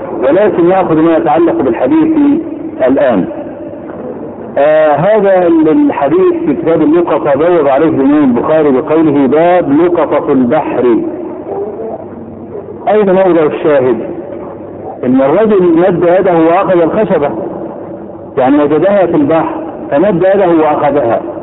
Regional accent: Kafr El Sheikh, Kafr El Sheikh Governorate, Egypt; مسجد الشيخ طلحة عندنا في كفر الشيخ

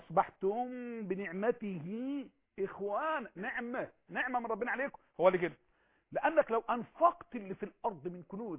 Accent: Egypt; أنا مصري وأنت مصري

